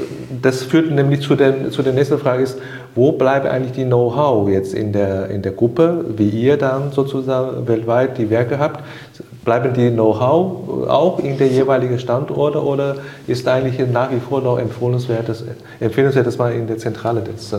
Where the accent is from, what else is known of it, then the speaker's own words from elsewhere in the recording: China; ich bin Chinese